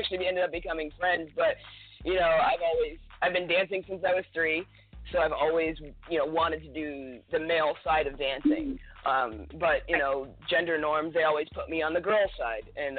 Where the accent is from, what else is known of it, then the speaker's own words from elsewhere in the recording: Massachusetts, United States; now in San Diego, United States; I currently live in San Diego, California, born and raised in Western Massachusetts. So went from one side of the country to the other.